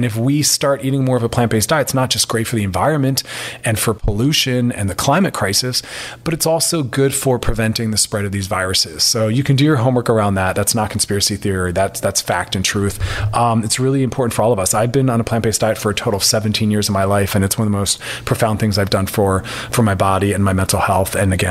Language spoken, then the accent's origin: English; Philadelphia, Pennsylvania, United States; This is out of my hometown, Philly.